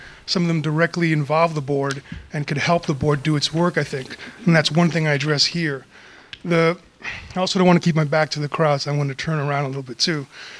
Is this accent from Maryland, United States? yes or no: no; New York, United States; I'm from New York. I can talk fast, but I'll try to talk slow enough for folks to understand.